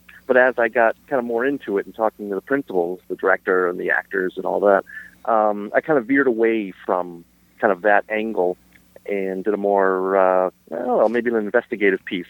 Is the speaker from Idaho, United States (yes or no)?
no; Springfield, Massachusetts, United States; I mean, we grew up together in Springfield, Massachusetts, where I still reside.